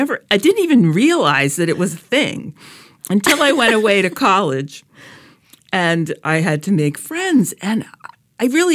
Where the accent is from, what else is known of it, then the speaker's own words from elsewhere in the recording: Woods Hole, Massachusetts, United States; I grew up in Woods Hole. Yes.